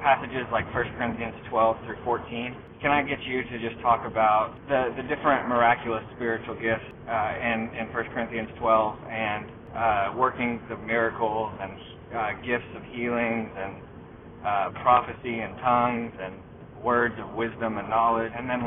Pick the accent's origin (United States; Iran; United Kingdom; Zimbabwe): United States; Oklahoma City, Oklahoma; I'm from Oklahoma City, Oklahoma.